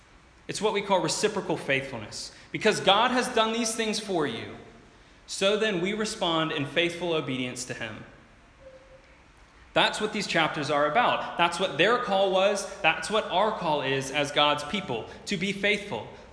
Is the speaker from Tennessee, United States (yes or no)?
no; South Carolina, United States; I'm from South Carolina, where the university is.